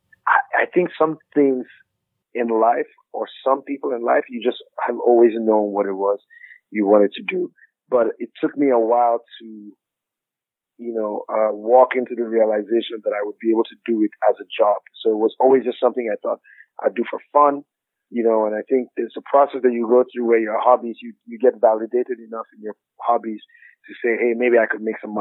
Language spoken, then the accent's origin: English; Jos, Plateau, Nigeria; I'm from Nigeria, beautiful part of Nigeria called Jos, a city in sort of the middle part of Nigeria.